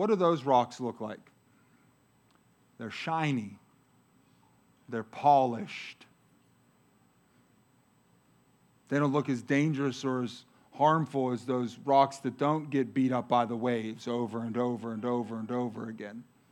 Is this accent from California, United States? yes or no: no; Pennsylvania, United States; I'm a recovering number threer. Born and raised in the Mon Valley.